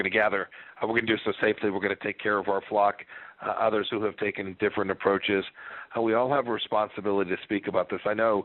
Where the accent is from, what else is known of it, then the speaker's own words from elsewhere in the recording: Kansas, United States; this virus that is out in places like California and Florida and indeed in my home state in Kansas too.